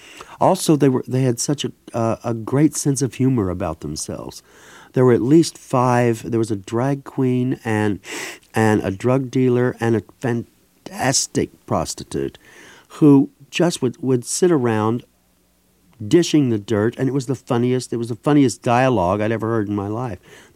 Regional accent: Lebanon, Missouri, United States; born there; Yeah, I was born in Lebanon.

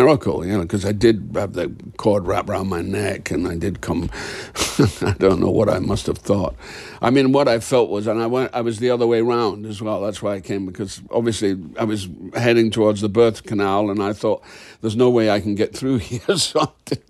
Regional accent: Scotland, United Kingdom

